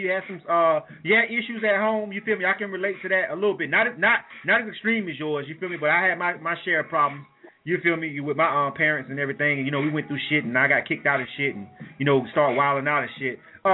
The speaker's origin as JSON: {"language": "English", "region": "Florida", "country": "United States", "tie": "born or raised there", "said": "growing up in Bay County, where I'm from, it's a fucking travesty, man."}